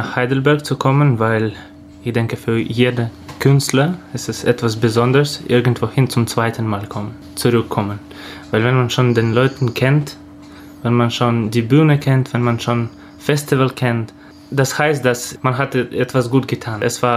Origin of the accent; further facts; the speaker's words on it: Saint Petersburg, Russia; German is a second language; Aber für mich St. Petersburg bleibt ganz, ganz, ganz wichtige Musikstadt. Nicht nur, weil das meine Heimat ist.